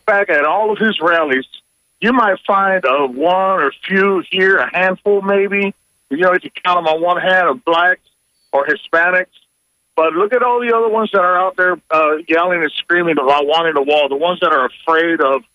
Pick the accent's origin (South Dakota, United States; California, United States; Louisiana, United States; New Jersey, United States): California, United States; I'm from California. My mother's from Tijuana, but she's a Yaqui Indian